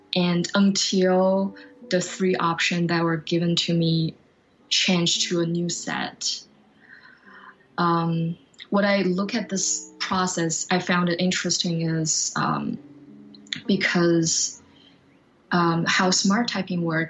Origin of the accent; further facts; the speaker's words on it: China; because I'm originally from China, and I grew up by the ocean.